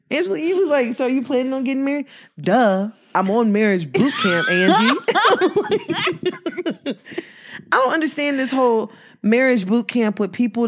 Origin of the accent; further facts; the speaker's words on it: Chicago, Illinois, United States; born there; I was born in Chicago.